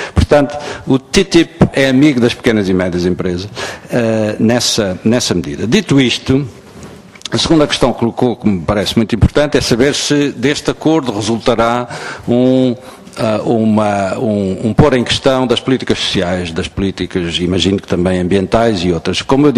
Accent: Azores, Portugal; Eu vivi alguns anos da minha infância nos Açores e considero-me meio açoriano, com muita honra

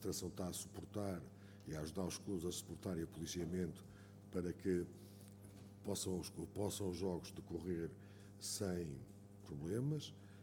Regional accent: Portugal; Nós, como portugueses que somos

